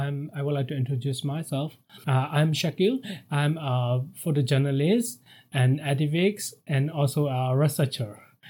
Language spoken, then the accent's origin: English; Daye, Myanmar; English is a second language; also born or lived in Yangon; I was born in Yangon, but I raised up in a small town called Daye. It is a little bit far from not. I think 8 hours away from Yangon. Yeah. And then I moved to Yangon. I was born in 1984, and then I moved to Yangon